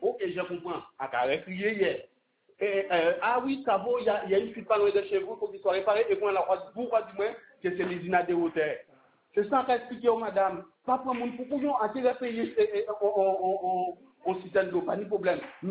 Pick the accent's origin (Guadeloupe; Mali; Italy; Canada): Guadeloupe; Si en tant que Guadeloupéen, on va comprendre le problème à la population là